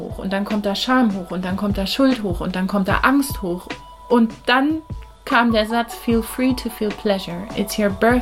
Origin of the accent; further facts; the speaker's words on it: Bavaria, Germany; ich bin in Bayern aufgewachsen, war auf einer katholischen Mädchenschule